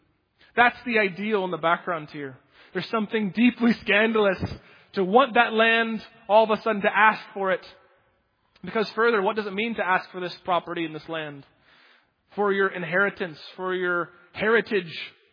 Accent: Pennsylvania, United States; I'm from Pennsylvania. There's not that many great songs that rhyme with Pennsylvania.

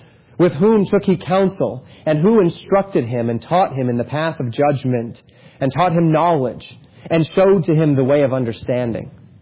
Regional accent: Colorado, United States; This is particularly, I grew up in Colorado. This is particularly true out there because you go from flat plains to huge mountains.

